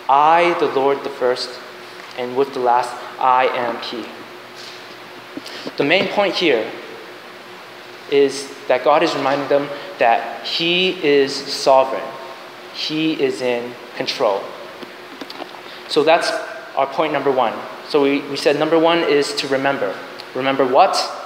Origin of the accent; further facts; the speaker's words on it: Massachusetts, United States; now in Troy, United States; I actually wanted to stay close to home. I'm from the from Massachusetts. I would rather go to school someplace close.